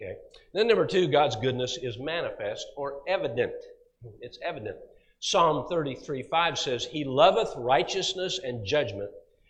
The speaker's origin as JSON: {"language": "English", "region": "Kansas", "country": "United States", "tie": "born or raised there", "said": "I was born and raised in Kansas, and I lived in a small town outside of Wichita."}